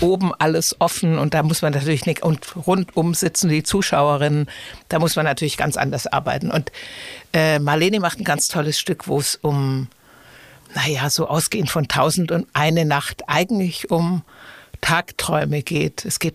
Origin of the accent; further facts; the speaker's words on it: Southern Germany, Germany; ich komme ja aus Süddeutschland und da sind ja die Biergärten quasi die Attraktion des Sommers.